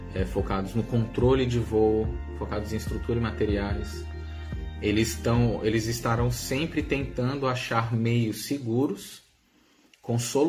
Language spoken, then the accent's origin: Portuguese; Brazil; Como brasileiros, a gente está habituado a tomar nosso banho com muita frequência.